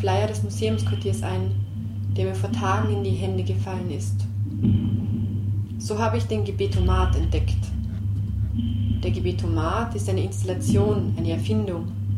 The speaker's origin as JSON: {"language": "German", "region": "Western Georgia", "country": "Georgia", "said": "Nigwisiani ist ein kleines Dorf in meiner Heimat, im Westen Georgiens."}